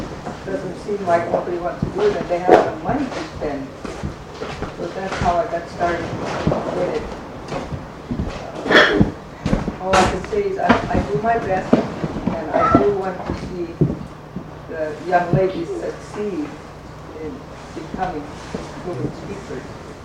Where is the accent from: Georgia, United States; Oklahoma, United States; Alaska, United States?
Alaska, United States; Antioch; I was raised in Antioch until I was about 14, and my dad moved my family to Old Harbor